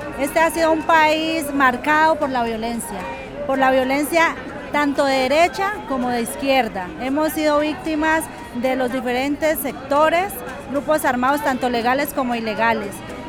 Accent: Cauca, Colombia; Yo soy del departamento del Cauca, una de las zonas más afectadas donde vivimos el conflicto a diario

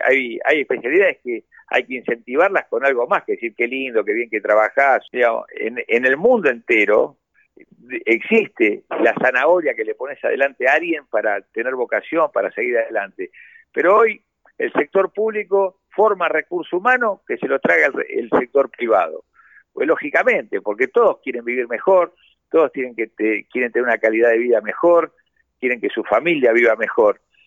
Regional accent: Buenos Aires, Argentina; Buenos Aires es una ciudad rica, yo nací y me crié acá, he trabajado en Estados Unidos y en Europa, pero me he criado acá

